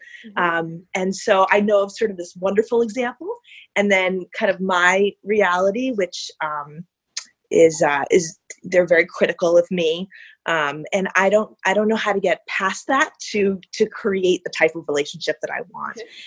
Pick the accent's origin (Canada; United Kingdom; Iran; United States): United States; And the reason they don't like me is because I'm American.